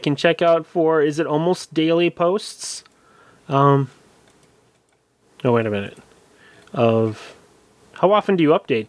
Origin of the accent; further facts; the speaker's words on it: Minnesota, United States; I'm from Minnesota.